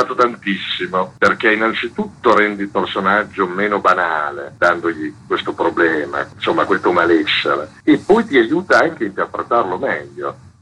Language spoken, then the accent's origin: Italian; Parma, Emilia-Romagna, Italy; io sono di Parma, abbiamo coinvolto tante persone di Parma.